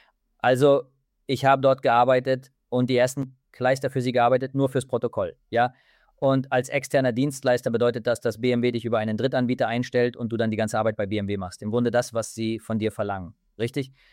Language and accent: German; India; German is a second language; moved away as an adult; now in Germany; Also im Grunde habe ich Maschinenbau in Mumbai studiert. Ich bin in Indien aufgewachsen. Ich lebe jetzt seit fast 15 Jahren in Deutschland.